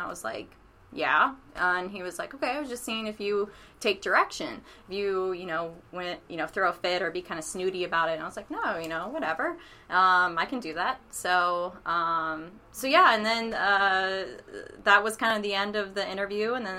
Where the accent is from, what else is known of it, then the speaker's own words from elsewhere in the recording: Columbus, Ohio, United States; Born and raised in Columbus, Ohio.